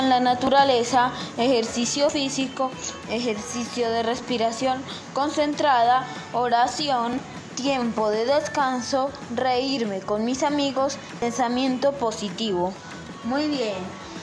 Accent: Sabaneta, Antioquia, Colombia; de Sabaneta, Antioquia. Esta es mi misión cumplida.

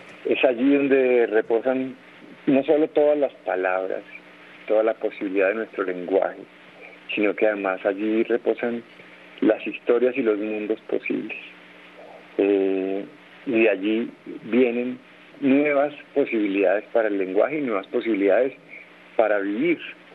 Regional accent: Calarcá, Quindío, Colombia; crecí, mi infancia fue en Calarcá. Es un lugar que quiero, que recuerdo con infinito amor

